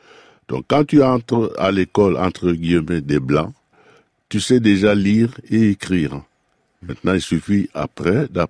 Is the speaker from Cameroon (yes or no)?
yes; Cameroon; quand je suis arrivé ici, je voulais faire du violon parce que mon professeur de chorale chez nous au Cameroun, il jouait du violon.